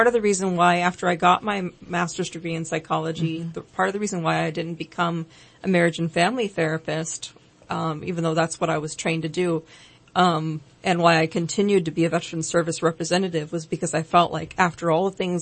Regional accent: California, United States; I came back to California. This is my home state to be near my family.

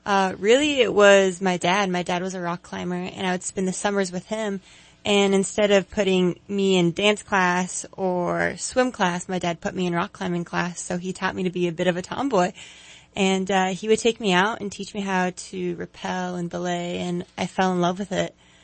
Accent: Sioux Falls, South Dakota, United States; now in Redding, United States; I am originally from Sioux Falls, South Dakota. I went to university in Bozeman at Montana State University, and I've been living in Redding for about 10 months.

